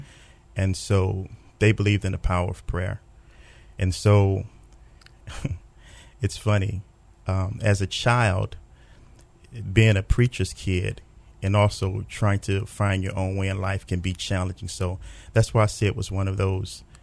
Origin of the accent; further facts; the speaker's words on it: Miami, Florida, United States; I grew up out of Florida, from Miami. That's home for me.